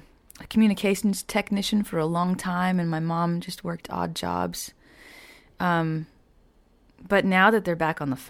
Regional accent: Winnipeg, Manitoba, Canada; Born and raised in Winnipeg. Yeah, I like to call it the incubator because it's this, you know, it's a small town, but, you know, it's a big town, 700,000 people, but there's no big city around

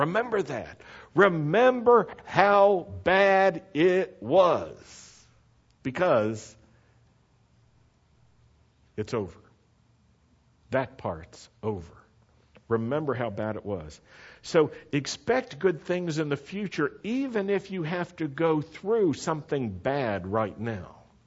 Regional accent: Roanoke, Virginia, United States; I grew up in Roanoke, Virginia, and as a young Jew, I always heard the bad news from Christians in the world around me.

